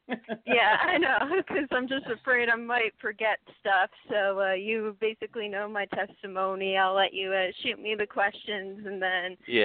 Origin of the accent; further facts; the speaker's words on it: Ohio, United States; I'm from Ohio.